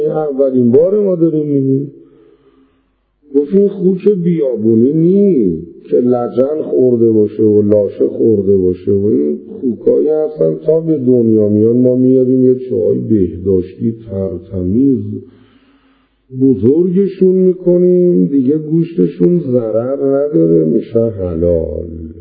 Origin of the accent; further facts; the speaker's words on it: Iran; کجایی هستی؟ ایرانی هستیم.